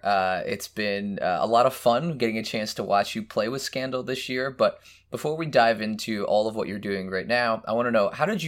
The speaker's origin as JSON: {"language": "English", "region": "New Jersey", "country": "United States", "said": "I'm from New Jersey originally."}